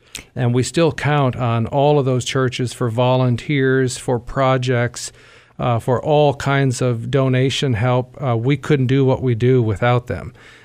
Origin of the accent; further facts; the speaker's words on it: Green Bay, Wisconsin, United States; also born or lived in Phoenix; took an early retirement out of corporate America, and came back home, if you will, born and raised in Green Bay.